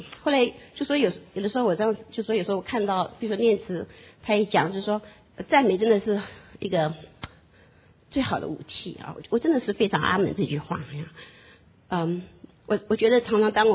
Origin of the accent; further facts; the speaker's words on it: China; 中国人我们中国人不是很喜欢进补嘛